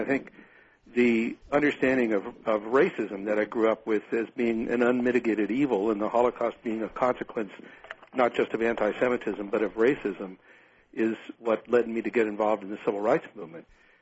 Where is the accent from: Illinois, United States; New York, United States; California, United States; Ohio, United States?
California, United States; Bakersfield; also born or lived in Germany; I grew up in Bakersfield. I never saw the farm worker world.